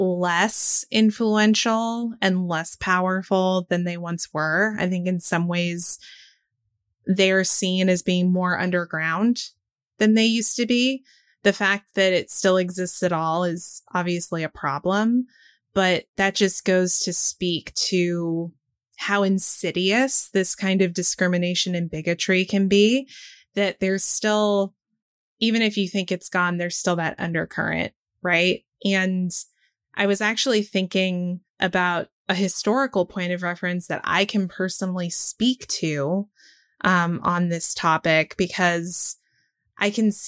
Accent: Georgia, United States; I grew up in Forsyth County, and I did not learn about any of this sundown county or any of the violent history.

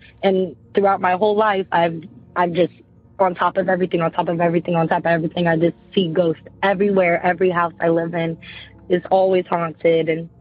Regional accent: Virginia, United States; also born or lived in Chesapeake; I'm from Virginia.

